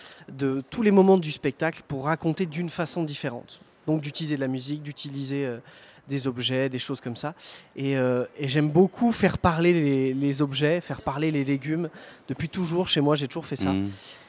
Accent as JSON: {"language": "French", "region": "Auvergne-Rhône-Alpes", "country": "France", "said": "Moi je suis de l'Allier."}